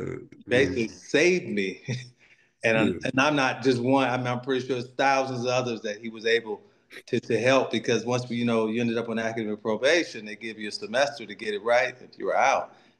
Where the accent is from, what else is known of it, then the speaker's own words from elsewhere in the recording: Los Angeles, California, United States; just because I'm from South Central has nothing to do with, you know, my ability.